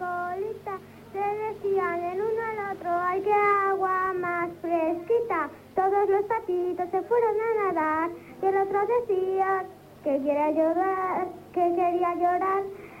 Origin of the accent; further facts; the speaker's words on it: Coslada, Community of Madrid, Spain; De Coslada.